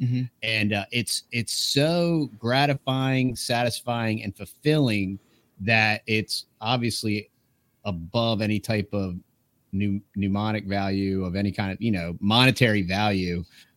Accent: United States; I mean, I live in America. I'm an American.

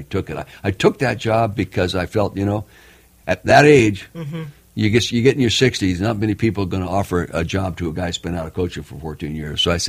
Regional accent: Calistoga, California, United States; Well, I was born in Calistoga, the north end of the Napa Valley.

